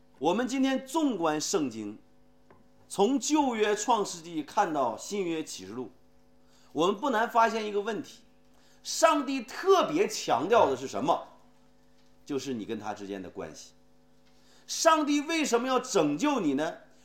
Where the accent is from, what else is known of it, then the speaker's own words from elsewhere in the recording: China; 今天我们中国人就被中国传统的思想牢笼住以后